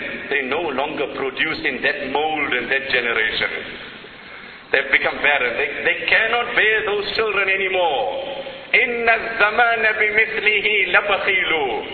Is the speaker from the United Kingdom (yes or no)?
no; South Africa; Now, I mean, I'm coming from South Africa, and now in the World Cup we hear of an octopus making predictions.